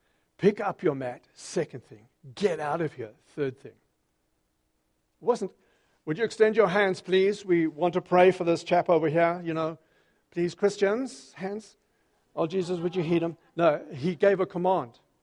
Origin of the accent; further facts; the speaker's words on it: Zimbabwe; It's exactly so. I'm from Zim, a bit off there.